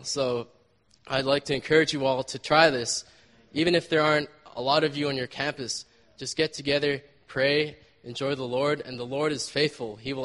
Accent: Vancouver, British Columbia, Canada; I'm actually from Vancouver.

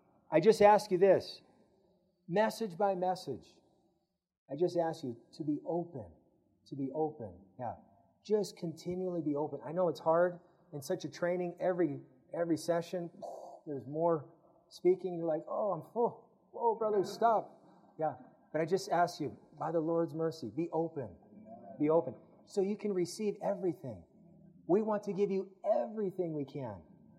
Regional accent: Riverside, California, United States; LA. Yeah, I'm from Riverside.

